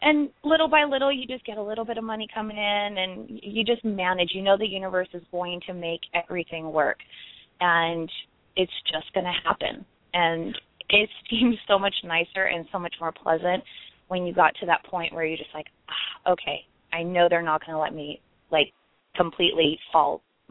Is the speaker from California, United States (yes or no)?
yes; San Jose, California, United States; born there; Oh, I was born in San Jose, California.